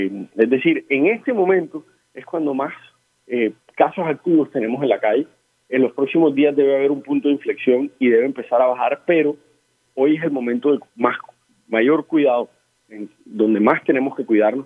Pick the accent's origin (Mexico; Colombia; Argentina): Colombia; Barranquilla, Atlántico; es nuestro gran tesoro como colombianos, como barranquilleros